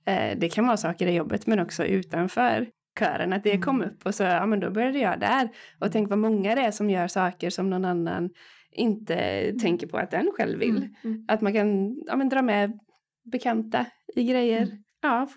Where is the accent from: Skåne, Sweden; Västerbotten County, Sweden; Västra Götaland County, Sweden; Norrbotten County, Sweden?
Västra Götaland County, Sweden; Lerum; Det började i Lerum, vi kom ju båda från Lerum.